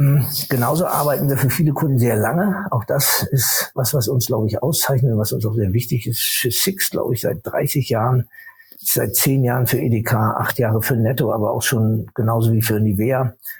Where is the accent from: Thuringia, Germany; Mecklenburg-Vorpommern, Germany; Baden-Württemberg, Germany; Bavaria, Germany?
Mecklenburg-Vorpommern, Germany; Rostock; born there; Ich bin in Rostock geboren